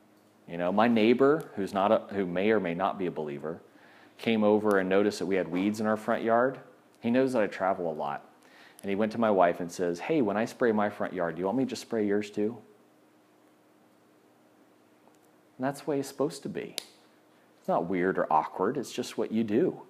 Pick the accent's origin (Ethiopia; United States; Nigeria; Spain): United States; Texas; Which, as a Texan who likes a 10-foot tall privacy fences, that's kind of awkward